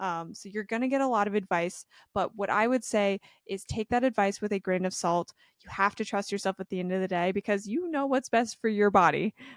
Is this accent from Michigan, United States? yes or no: no; Oregon, United States; moved away as an adult; I just knew that I was born and raised in Oregon, had lived there my whole life, and was feeling very stuck. So I opted to move across the country